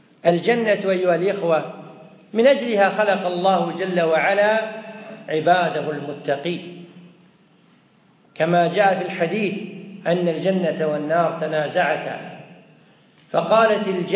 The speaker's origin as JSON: {"language": "Arabic", "country": "Kuwait", "said": "أخرجنا من ديرتنا هذه من الكويت، فكم سعينا واجتهدنا حتى نرجع إلى ديرتنا الكويت"}